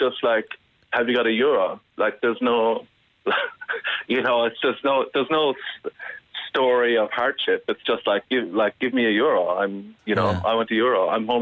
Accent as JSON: {"language": "English", "country": "Ireland", "lives_now": "Dublin, Ireland", "said": "this is where I've moved to now, and I am Irish"}